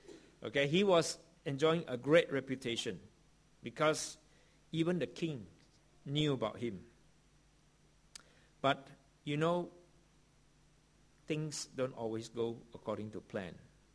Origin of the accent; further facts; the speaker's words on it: Malaysia; I come from Malaysia. And in the early years when I was in Malaysia